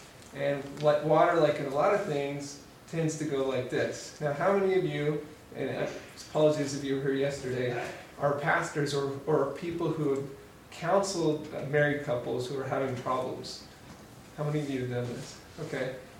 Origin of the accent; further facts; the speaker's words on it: Missouri, United States; I grew up in Missouri and as a Methodist, and they still let me come to Holden, which is great. Grew up around farming, a bit playing in the creeks and whatnot.